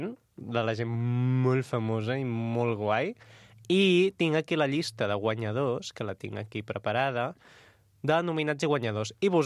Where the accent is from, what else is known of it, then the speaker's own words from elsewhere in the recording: Catalonia, Spain; jo, com a bon català